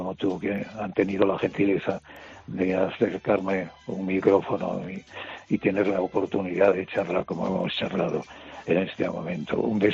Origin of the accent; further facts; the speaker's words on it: Castile and León, Spain; y por el carbón de Asturias que pasaba por mi tierra, por el Bierzo